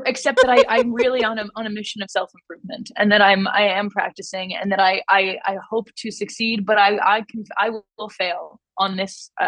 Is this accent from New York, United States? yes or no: yes; New York City, New York, United States; Growing up in New York City, it doesn't feel that important.